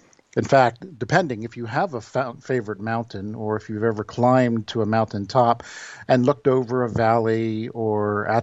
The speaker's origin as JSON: {"language": "English", "country": "United States", "said": "I said I was from the States, and they welcomed me to Ireland and so forth."}